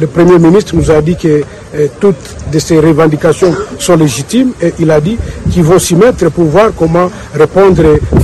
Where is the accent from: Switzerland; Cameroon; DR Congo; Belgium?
DR Congo; Parce que nous, en tant que Congolais, nous avons aussi droit à la paix et à la sécurité.